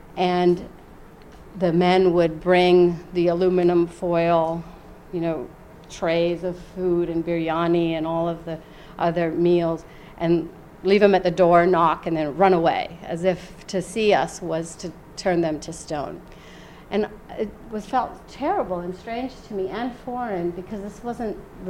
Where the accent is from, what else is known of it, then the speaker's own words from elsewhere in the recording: West Virginia, United States; I was a good Muslim girl growing up in West Virginia when my dad and mom told me, you're not going to go anywhere to college but our hometown university.